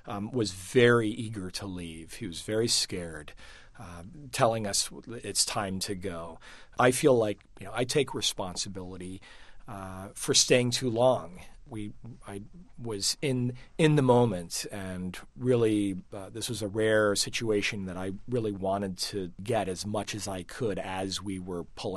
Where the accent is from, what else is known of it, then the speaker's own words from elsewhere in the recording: Connecticut, United States; was in Connecticut with my sister, and we were just going for a run. We were down by the beach in my hometown